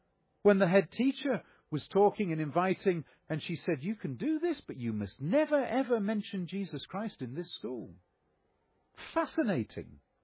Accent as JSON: {"language": "English", "region": "Northern Nigeria", "country": "Nigeria", "tie": "born there", "said": "and I was born in West Africa, right in the far north of Nigeria"}